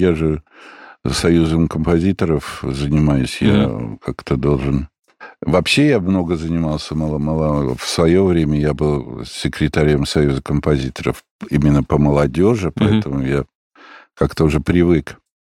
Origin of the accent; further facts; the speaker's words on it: Murom, Vladimir Oblast, Russia; Ну, конечно. Надо у меня мама муромская, я там все детство, можно сказать, проводил.